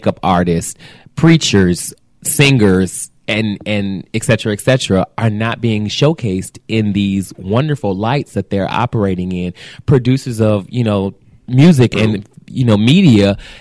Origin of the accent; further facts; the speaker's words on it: Toledo, Ohio, United States; also born or lived in Detroit; I came from Northwest Ohio, Southeast Michigan. Mm. Yeah, you know, started in Toledo, Ohio, and then Southeast Michigan, Detroit, of course.